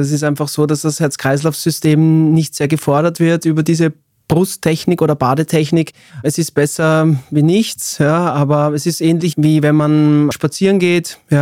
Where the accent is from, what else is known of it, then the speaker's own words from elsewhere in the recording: Austria; bei uns in Österreich